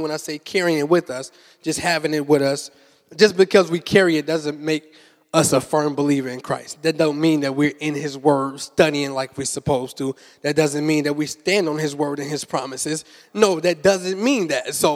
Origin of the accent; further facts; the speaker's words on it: Chicago, Illinois, United States; So I come from the streets, though. I'm from Chicago, Illinois. I was Southside Wild Hunters.